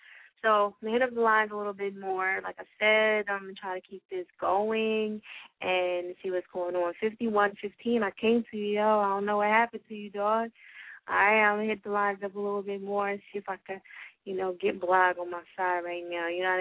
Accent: New Jersey, United States; see if it's popping over here in Jersey. You know what I mean? My home state.

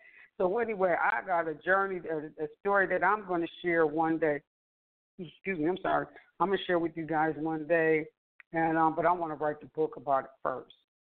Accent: Buffalo, New York, United States; the guy was from where I'm born and raised in Buffalo, New York.

